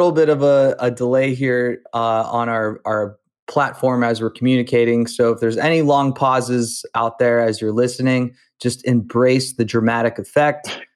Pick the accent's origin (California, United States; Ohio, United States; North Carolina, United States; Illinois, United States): Ohio, United States; Youngstown; I'm from Youngstown, Ohio, and one of my choices was Otterbein.